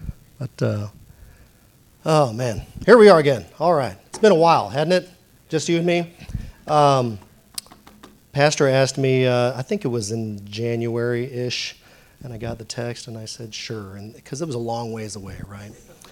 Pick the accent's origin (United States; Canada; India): United States; Washington; I'm from Washington State, right? So it's rainy there all the time.